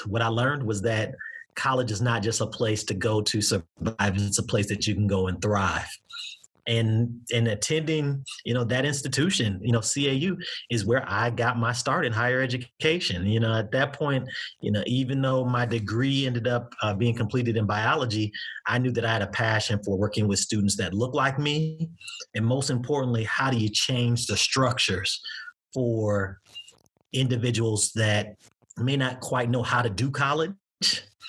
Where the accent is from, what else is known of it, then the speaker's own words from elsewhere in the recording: Compton, California, United States; I am originally from Compton, California, but I'm a Southern boy at heart. You know, my family is from Mississippi